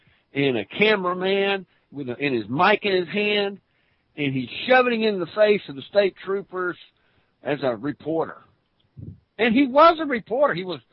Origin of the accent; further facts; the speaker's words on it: Louisiana, United States; she's a Yankee to me because I'm Creole from Louisiana.